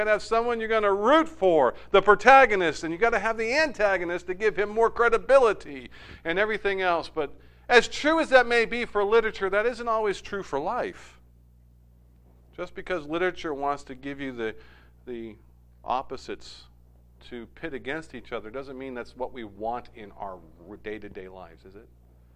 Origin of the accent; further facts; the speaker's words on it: United States; Growing up in America, there's a one thing that is true as apple pie and ice cream, and that is movies.